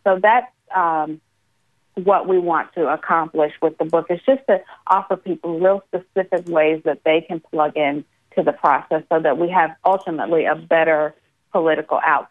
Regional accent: Gainesville, Florida, United States; I'm from Gainesville, Florida, originally.

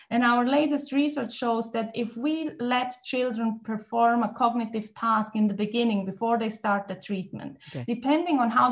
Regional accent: Switzerland; I think first of all, I'm from Switzerland, okay.

